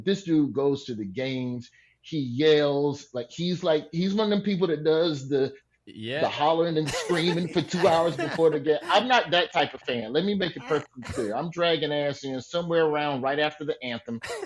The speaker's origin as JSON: {"language": "English", "region": "Alabama", "country": "United States", "said": "I'm a boy from Alabama. When the MLS first jumped on, there wasn't a lot of stuff happening down south."}